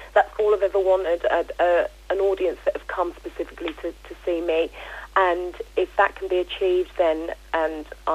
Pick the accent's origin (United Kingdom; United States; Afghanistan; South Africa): United Kingdom; Ipswich, East of England; want to say that Ipswich is and was my home for 20 years, from age naught up to 20. And, you know, it's my hometown.